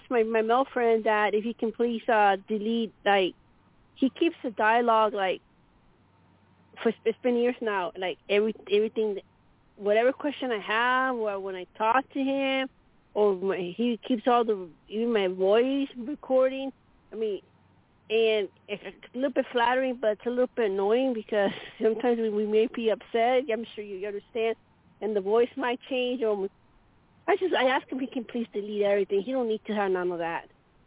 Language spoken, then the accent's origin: English; Denver, Colorado, United States; Colorado, Denver.